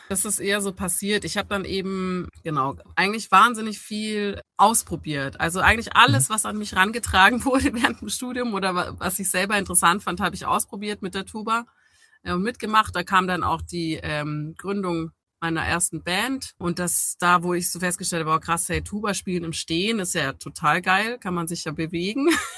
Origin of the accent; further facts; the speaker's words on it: Baden-Württemberg, Germany; Ich komme aus Schwaben und ich komme aus einem Haushalt, wo beide Elternteile ganz geregelte Berufe haben.